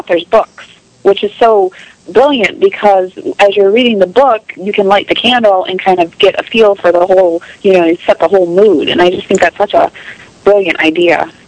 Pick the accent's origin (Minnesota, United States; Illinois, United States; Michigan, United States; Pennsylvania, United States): Michigan, United States; Royal Oak; I grew up in Royal Oak, so there was this show called Psychically Speaking with Marcello on Sunday nights, and it was on FM radio.